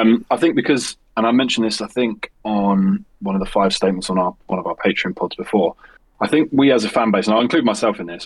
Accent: Luton, East of England, United Kingdom; Yeah, well, luckily for me, I grew up in Luton, so that's perfect.

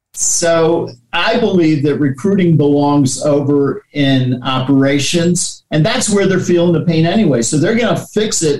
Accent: Washington, D.C. area, United States; I walked in, and I was a city kid. I was born in Washington, D.C., grew up just outside of D.C.

